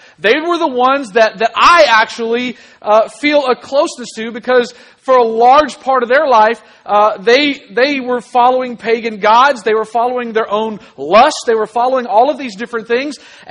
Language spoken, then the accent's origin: English; Alexander City, Alabama, United States; born there; I grew up in a lot of different places, but most of my life, I was actually born in Alexander City, Alabama.